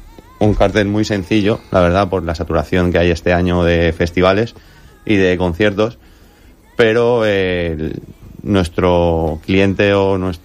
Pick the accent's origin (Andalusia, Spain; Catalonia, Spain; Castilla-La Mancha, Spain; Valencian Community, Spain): Valencian Community, Spain; Benidorm; Yo soy de aquí, pero mis padres son cordobés y estudian en Granada muchos años. Al final el sur me tira bastante.